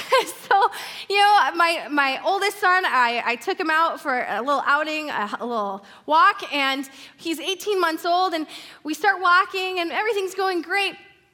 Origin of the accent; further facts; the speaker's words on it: Michigan, United States; I was awestruck when I had the opportunity to drive from my hometown near Detroit, Michigan to Anchorage, Alaska.